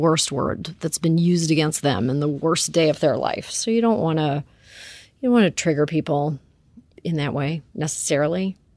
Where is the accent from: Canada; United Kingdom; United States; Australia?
Canada; I come from Canada. We don't care about the C word there.